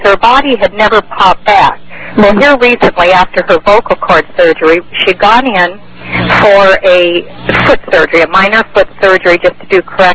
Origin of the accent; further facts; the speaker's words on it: San Diego, California, United States; I'm from San Diego area, mm-hmm.